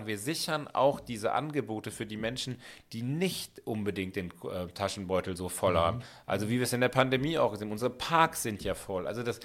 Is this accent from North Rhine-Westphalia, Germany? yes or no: yes; Düsseldorf, North Rhine-Westphalia, Germany; ich bin in Oberbilk groß geworden, 2,5 Zimmerwohnungen, mit meinen Eltern, mein Spielplatz war der Volksgarten.